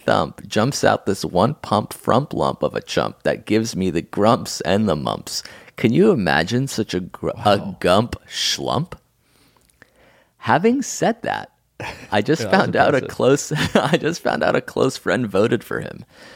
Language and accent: English; Brazil; English is a second language; I'm from Brazil, right. And we recently elected the dumbest president ever.